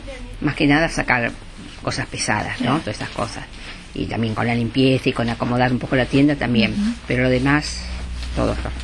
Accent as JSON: {"language": "Spanish", "region": "Buenos Aires", "country": "Argentina", "lives_now": "Spain", "said": "De Argentina, de Buenos Aires. Lejos."}